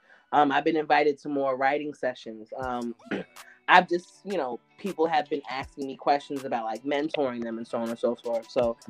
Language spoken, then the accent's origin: English; New York City, New York, United States; So it's just all about being born and raised in New York